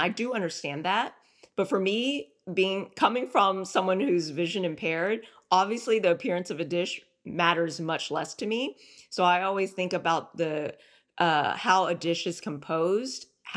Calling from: Houston, Texas, United States

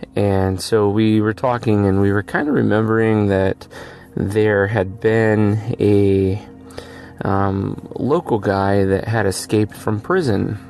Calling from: Erie, Pennsylvania, United States; I'm calling from Erie, Pennsylvania

